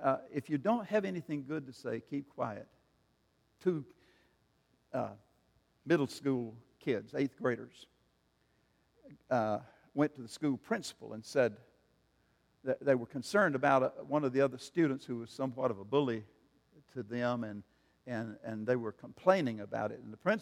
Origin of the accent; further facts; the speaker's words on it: South Carolina, United States; He was the littlest member of our little gang growing up in the Red Hills of South Carolina.